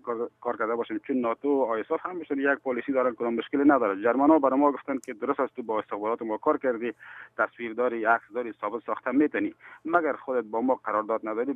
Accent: Afghanistan; moved away as an adult; now in Greece; 2 فوریه از افغانستان ما فرار کردیم، اومدیم به طرف یونان رسیدیم.

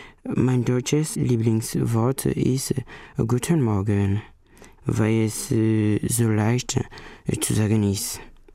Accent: Cameroon; German is a second language; Ich komme aus Kamerun.

